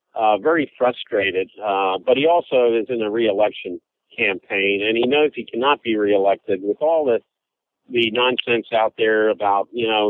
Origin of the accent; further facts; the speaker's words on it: United States; As an American, I find that to be highly insulting, that this Israeli would do that.